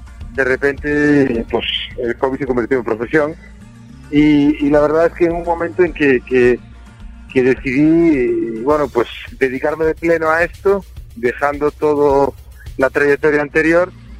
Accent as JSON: {"language": "Spanish", "town": "Caldas de Reis", "region": "Galicia", "country": "Spain", "tie": "born or raised there", "said": "organicé un festival de música en mi pueblo, en Galicia, en Caldas de Reis"}